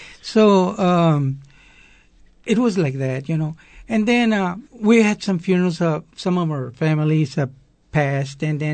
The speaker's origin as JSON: {"language": "English", "town": "Corpus Christi", "region": "Texas", "country": "United States", "tie": "born or raised there", "also_born_or_lived": "Brownsville", "said": "Well, I was born in Brownsville, Texas. And my parents moved to Corpus when I was about 5 years of age. And I went to Southgate, North Side, the old North Side, and Roy Miller."}